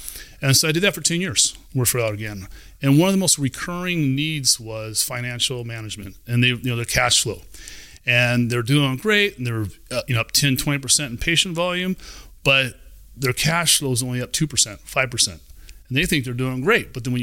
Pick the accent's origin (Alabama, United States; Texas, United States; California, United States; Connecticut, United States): California, United States; Wilton; So I grew up in Wilton, went to Elk Grove High School, played baseball and football